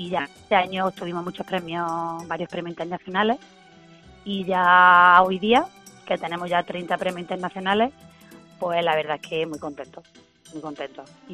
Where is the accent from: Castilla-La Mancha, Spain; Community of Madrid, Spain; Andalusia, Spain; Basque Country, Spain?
Andalusia, Spain; Úbeda; Pues mira, nosotros somos de aquí, de Úbeda, y tenemos la finca alrededor de la loma.